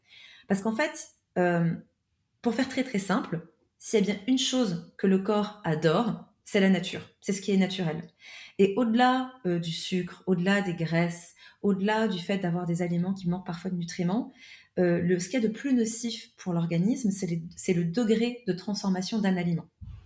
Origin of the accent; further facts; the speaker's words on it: France; also born or lived in Switzerland; j'ai fait mes études en Suisse. J'ai eu deux cabinets, un à Lausanne, un à Genève, même si je suis française à la base.